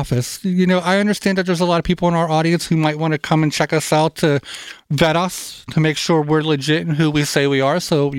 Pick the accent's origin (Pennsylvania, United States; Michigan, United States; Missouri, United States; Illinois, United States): Pennsylvania, United States; Pittsburgh; you'll see my Kennywood hoodie because I am very much from Pittsburgh.